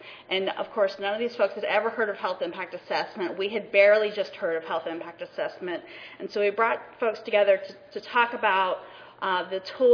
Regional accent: South Carolina, United States; I come from South Carolina, you can tell.

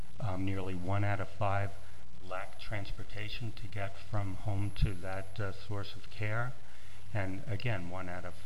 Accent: New York, United States; full disclosure, I'm a New Yorker, a chronic and persistent New Yorker.

